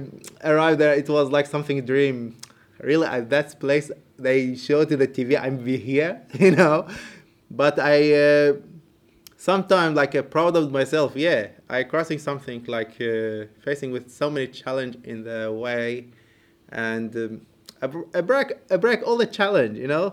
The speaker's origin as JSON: {"language": "English", "country": "Iran", "second_language": "English", "lives_now": "Australia", "said": "I'm Iranian, I'm Arabic Iranian"}